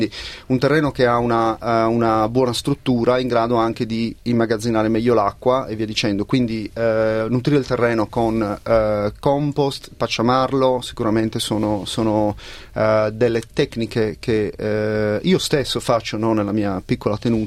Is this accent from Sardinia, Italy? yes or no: yes; Sardinia, Italy; lo potevo dire, essendo sardo.